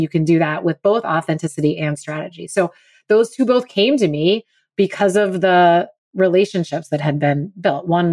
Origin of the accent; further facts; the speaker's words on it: Pittsburgh, Pennsylvania, United States; now in Chicago, United States; they have Pittsburgh middle names because that's my hometown. Chicago is my husband's hometown and where we live now.